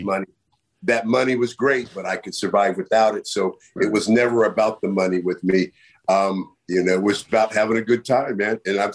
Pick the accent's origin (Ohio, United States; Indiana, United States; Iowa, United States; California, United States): California, United States; Hey, I'm from the Bay Area, you know, man.